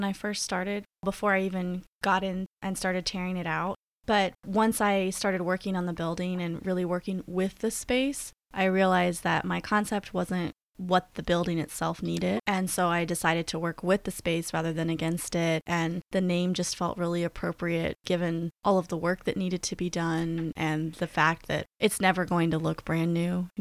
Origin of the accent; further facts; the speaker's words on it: Nashville, Tennessee, United States; moved away as an adult; I'm from Nashville, so I thought I knew